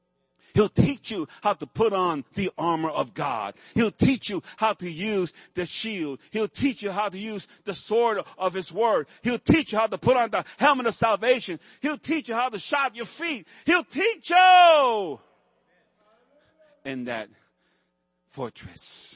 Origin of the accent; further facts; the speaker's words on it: Puerto Rico; also born or lived in New York; And I was born in New York, but I lived there in Puerto Rico.